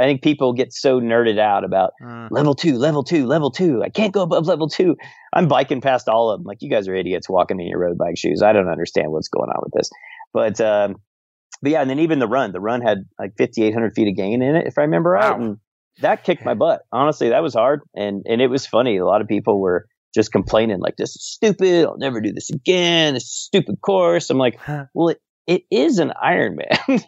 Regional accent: Kansas, United States; I grew up in Kansas originally, and clay back there is everywhere, and there's a lot of mud everywhere, and some of it's reddish orange.

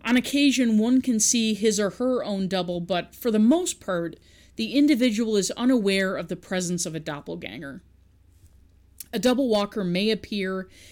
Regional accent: Newfoundland and Labrador, Canada; I'm originally from Newfoundland, and I might look similarly to someone from England or Ireland. I also have French ancestors.

